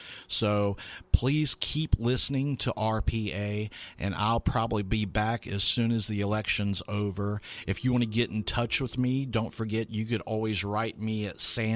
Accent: Lakeland, Florida, United States; late last year, I ran for mayor of my hometown of Lakeland, Florida.

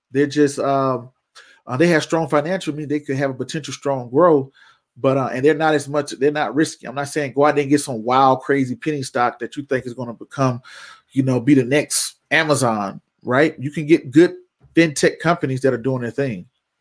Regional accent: Georgia, United States; Can't even get the word out my mouth. I'm from Georgia. Y'all apologize for that.

